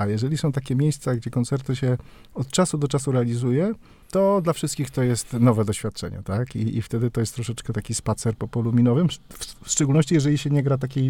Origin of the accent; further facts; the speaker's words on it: Olsztyn, Warmian-Masurian Voivodeship, Poland; My jesteśmy z Olsztyna